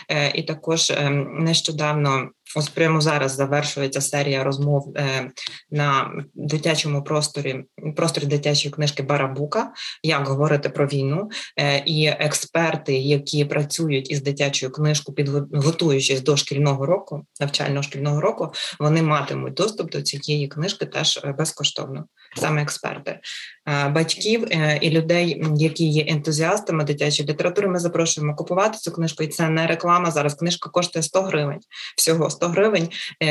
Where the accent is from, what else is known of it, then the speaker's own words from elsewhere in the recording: Talne, Cherkasy Oblast, Ukraine; кажуть народною мовою тальнівською, звідки я родом